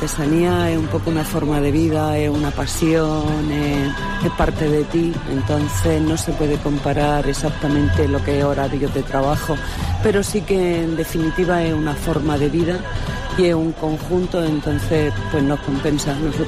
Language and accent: Spanish; Murcia, Region of Murcia, Spain; No, somos de Murcia.